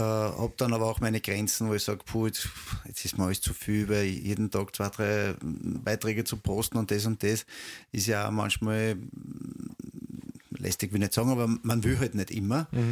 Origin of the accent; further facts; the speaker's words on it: Vienna, Austria; Ich bin in Floridsdorf aufgewachsen.